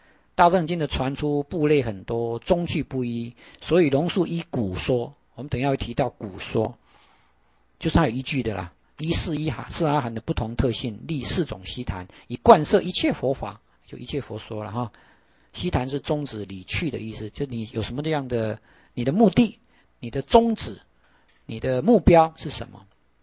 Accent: Taiwan; 我们中国人读章回小说共同的经验。我们大家读过《封神榜》，《封神榜》里面的道家，什么洪都道人啊、太乙真人啊，我小时候有读了哈。

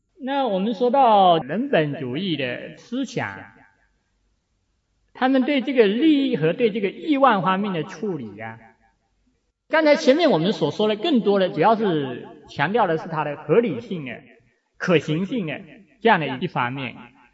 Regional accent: China; 他虽然不像我们中国人啊蛮考道德啊

